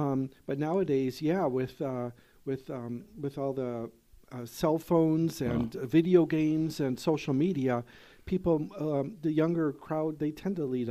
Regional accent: Rockford, Illinois, United States; Yeah, I was actually born and raised in Rockford, Illinois.

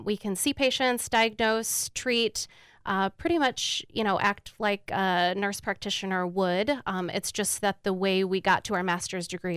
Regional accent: Galva, Illinois, United States; I am raised in Galva. I still live in Galva, so I'm around locally, so Galesburg isn't too far for me.

